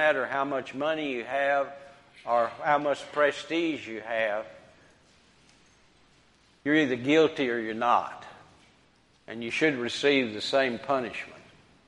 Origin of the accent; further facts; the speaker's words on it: Brookport, Illinois, United States; When I was 5, 6, or 7 years old and I grew up in Brookport, Illinois, we never locked the doors.